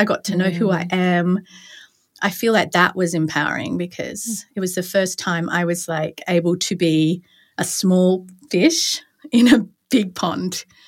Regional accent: Australia; moved away; I didn't know that I was ambitious as an Australian at all.

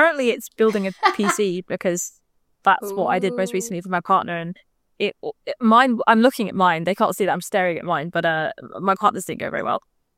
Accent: Wales, United Kingdom; because God knows I don't sound Welsh at all. I promise I'm not a fraud. I am from Wales.

